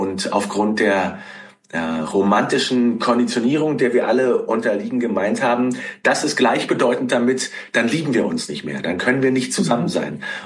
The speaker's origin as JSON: {"language": "German", "region": "East Germany", "country": "Germany", "tie": "born or raised there", "said": "Also ich bin in der DDR aufgewachsen und meine beiden Eltern mussten mit Repressalien des Staats zurechtkommen."}